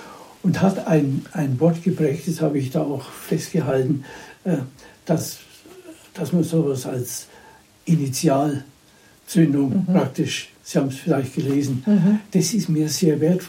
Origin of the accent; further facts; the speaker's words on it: Ergersheim, Bavaria, Germany; als 15-Jähriger, wo ich herkomme, Ergesheim